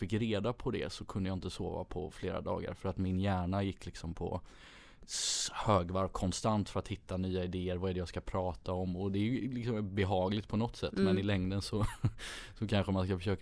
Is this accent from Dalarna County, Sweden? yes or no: no; Gothenburg, Västra Götaland County, Sweden; född och uppvuxen i Göteborg, i Örgryte och på Södra Skärgården utanför Göteborg.